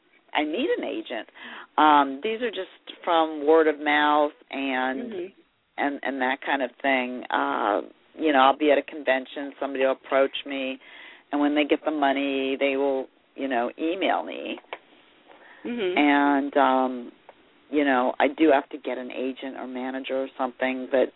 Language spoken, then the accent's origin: English; Iowa, United States; Demonica, which I did in my home state of Iowa